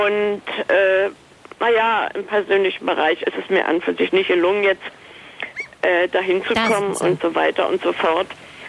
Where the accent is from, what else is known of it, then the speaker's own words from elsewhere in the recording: East Germany, Germany; Und ich bin Ossi, sage ich mal jetzt